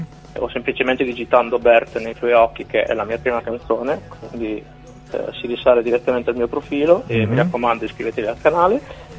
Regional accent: Calabria, Italy; born there; also born or lived in Romagna; now in Forlì, Italy; io sono un cantautore di 30 anni. Sono nato in Calabria, ma ho vissuto praticamente per oltre 20 anni in Romagna e attualmente vivo a Forlì.

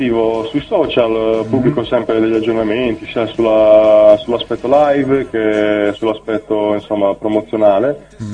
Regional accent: Sardinia, Italy; Io vengo dalla Sardegna, quindi diciamo isolano, diciamo che entro il mare, quindi io spessissimo, quasi tutti i fine settimana, suono nei locali della mia zona

